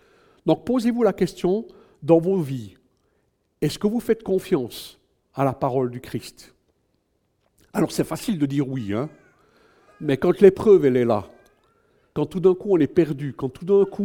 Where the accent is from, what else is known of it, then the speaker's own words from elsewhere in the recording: Switzerland; Moi, je suis Suisse, j'aurais pu être né au Bangladesh